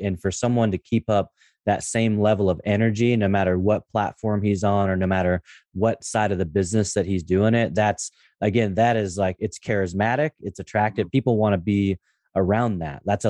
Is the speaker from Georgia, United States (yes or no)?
no; Portland, Oregon, United States; growing up in Portland, being a big trailblazer fan